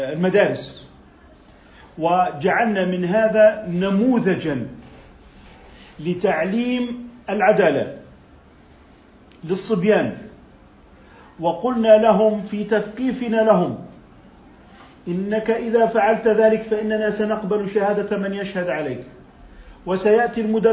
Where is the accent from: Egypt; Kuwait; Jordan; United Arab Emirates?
Jordan; فالقضاء العشائري اللي عندنا في الأردن قضاء مشرف